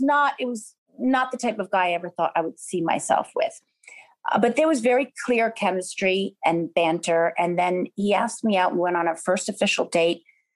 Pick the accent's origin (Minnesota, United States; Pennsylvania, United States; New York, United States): New York, United States; now in California, United States; I'm a New Yorker. I love New York so much. But now having kids, I think it's easier, you know, for them in California.